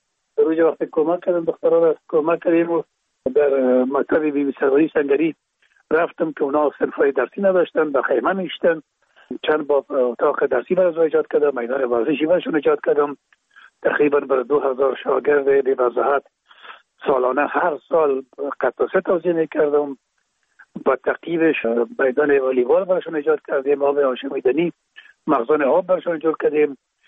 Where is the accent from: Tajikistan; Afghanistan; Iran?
Afghanistan; Kabul; در کابل، شهید کابل به دنیا آمدیم. اصل ما زرکخانه کابل است و خود ما چون پدر ما باز از زرکخانه به شاشهید انتقال شدن، اونجا در شاشهید کابل به دنیا آمده و اونجا مکتب خواندیم